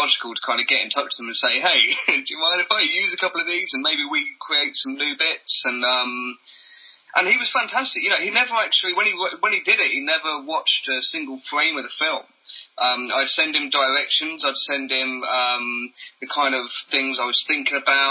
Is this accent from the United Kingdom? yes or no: yes; England, United Kingdom; Yeah, of course there was. I'm English.